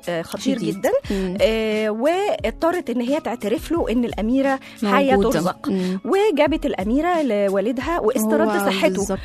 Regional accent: Egypt; عندنا حتى إحنا كمصري

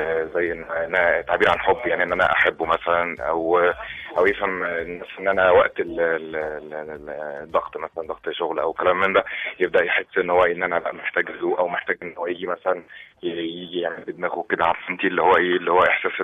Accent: Egypt; يعني برضه احنا كشعب مصري برضه بيبقى كسول معظم الوقت طبعا

